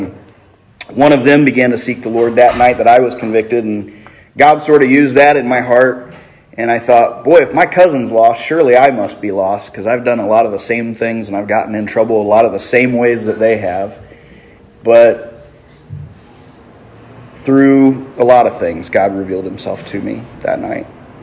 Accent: Indiana, United States; by way of introducing myself, I'm from Indiana

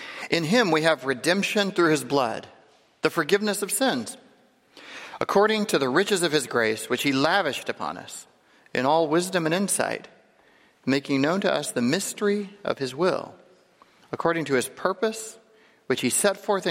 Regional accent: California, United States; I am from California, where this weather is a nice change of pace.

